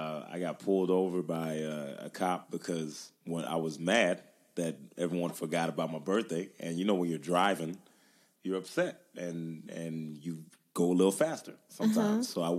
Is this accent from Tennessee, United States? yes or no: yes; Memphis, Tennessee, United States; I was trying to act tough because I was from Memphis. And I'm still from Memphis